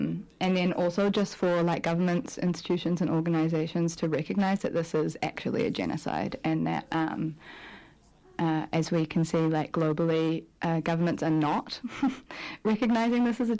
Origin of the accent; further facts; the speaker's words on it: New Zealand; we're from New Zealand, we're just this little island on the bottom of the earth